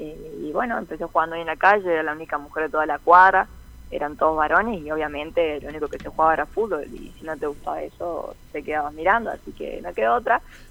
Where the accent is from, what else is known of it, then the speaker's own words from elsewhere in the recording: Salta, Argentina; moved away; me fui de Salta.